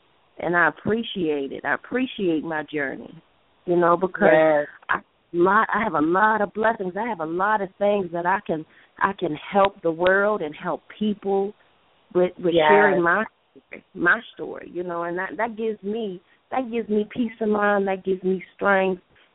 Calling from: Cypress, Texas, United States; I'm calling from Cypress, Texas.

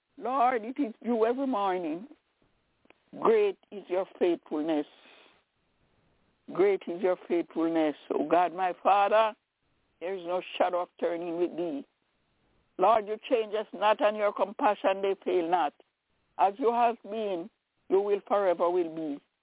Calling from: Albany, New York, United States; I'm calling from Albany, New York.

